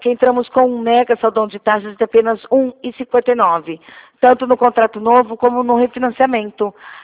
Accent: Rio Claro, São Paulo, Brazil; Eu sou aqui de Rio Claro, São Paulo.

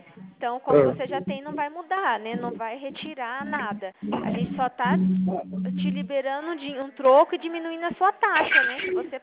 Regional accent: Maringá, Paraná, Brazil; A minha cidade é Maringá.

